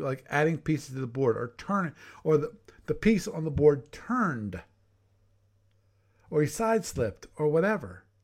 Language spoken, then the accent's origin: English; Maryland, United States; I grew up around Baltimore. I've been to Fort McHenry.